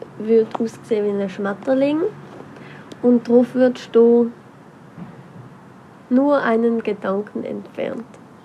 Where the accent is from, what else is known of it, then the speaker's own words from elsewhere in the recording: Allschwil, Basel-Landschaft, Switzerland; now in Rheinfelden, Switzerland; ich bin 16 Jahre alt. Ich komme ursprünglich aus Allschwil und wohne in Rheinfelden.